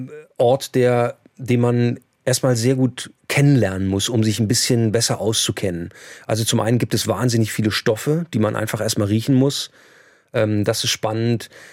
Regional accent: Kassel, Hesse, Germany; Dazu komme ich aus Kassel

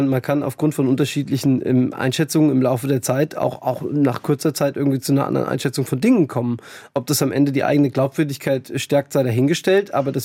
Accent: Darmstadt, Hesse, Germany; bei uns zu Hause in Darmstadt und im Landkreis Darmstadt-Dieburg

